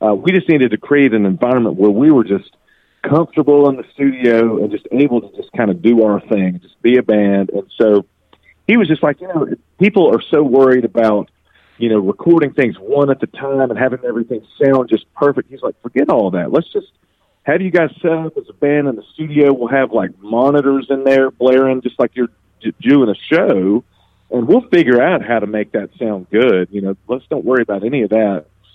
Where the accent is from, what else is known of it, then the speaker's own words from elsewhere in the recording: Atlanta, Georgia, United States; we're all from Georgia. You know, we're from Atlanta.